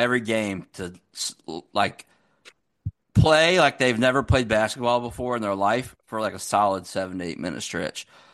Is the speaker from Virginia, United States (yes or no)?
yes; Harrisonburg, Virginia, United States; Like growing up, I grew up in Harrisonburg, Virginia